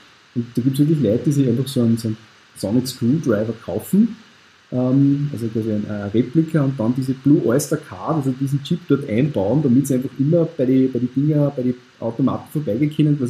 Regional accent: Austria; Also das, was bei uns in Österreich zum Beispiel oder auf die deutschen Privaten läuft

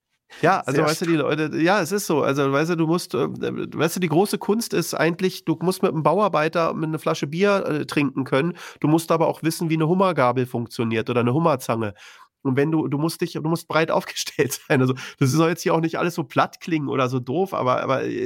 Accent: Berlin, Germany; ich bin in Berlin groß geworden

